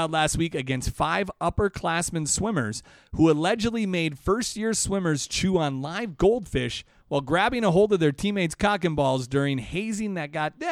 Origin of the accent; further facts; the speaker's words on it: Wisconsin, United States; When I was growing up in Wisconsin, there were hazing stories already at that point